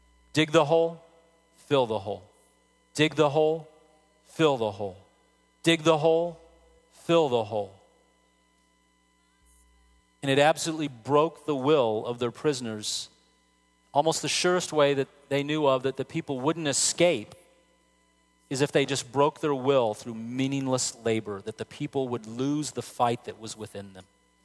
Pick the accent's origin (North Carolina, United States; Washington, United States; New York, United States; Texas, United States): Texas, United States; El Paso; I would be camping in the desert, you know, when I'm growing up in El Paso, Texas.